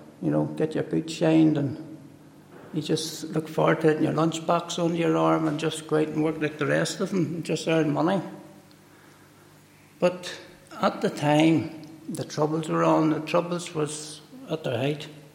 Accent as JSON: {"language": "English", "town": "Newry", "region": "Northern Ireland", "country": "United Kingdom", "tie": "born or raised there", "said": "As you can get from my accent, I'm not really from Lorne. I'm originally from Newry. I was born and bred in Newry. And lived there for 37 years. And brought up in a working class family."}